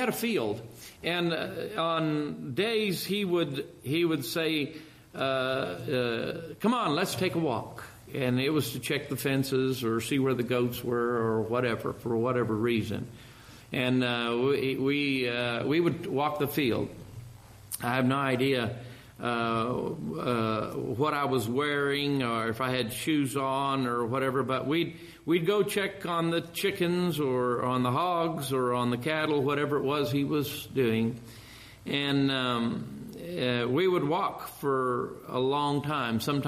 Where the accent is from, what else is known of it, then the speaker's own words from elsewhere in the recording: Paricatuba, Amazonas, Brazil; I say, I'm from Paricatuba. I'm from Paricatuba, across the river from Tapurucuara to Boca do Paraná do Inuishi. That's where I'm from.